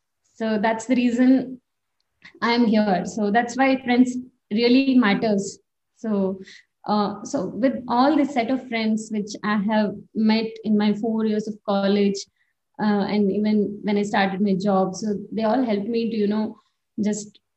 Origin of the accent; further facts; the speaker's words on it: Karnataka, India; I'm from Uttara Kannada district.